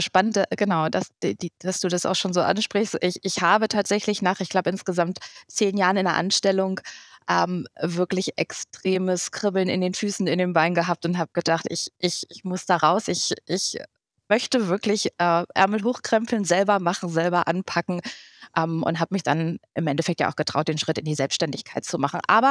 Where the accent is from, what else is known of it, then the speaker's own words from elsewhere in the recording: Hamburg, Germany; Ich bin ursprünglich Hamburgerin und in Hamburg ist das ziemlich naheliegend, irgendetwas im Hafenbereich oder im Schifffahrtsbereich zu machen.